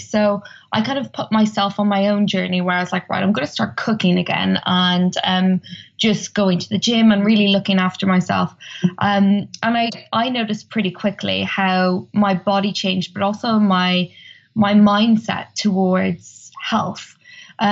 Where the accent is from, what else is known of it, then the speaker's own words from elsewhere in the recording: Dundalk, Leinster, Ireland; moved away as an adult; So I grew up in Dundalk, County Louth. So I'm an Irish lass. And then when I was 18, I moved to Wales to study medical sciences.